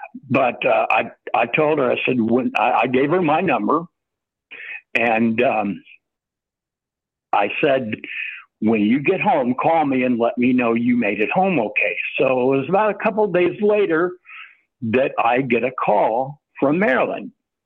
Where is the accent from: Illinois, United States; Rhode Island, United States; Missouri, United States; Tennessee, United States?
Missouri, United States; Versailles; I grew up here in Versailles.